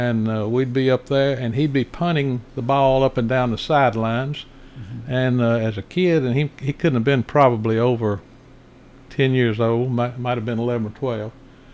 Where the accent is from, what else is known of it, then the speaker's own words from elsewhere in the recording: Smyrna, Tennessee, United States; when I was growing up in Smyrna